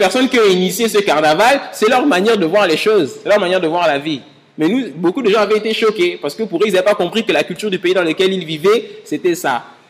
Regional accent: Gabon; now in France; Chez nous, au Gabon, tu vas voir 2 hommes qui s'embrassent dans la rue

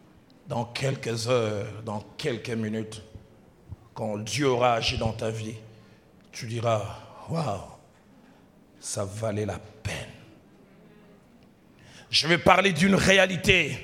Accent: Kinshasa, DR Congo; J'ai vu un jour chez moi au Congo, pour ceux qui connaissent Kinshasa, au rond-point Gab, embouteillage terrible.

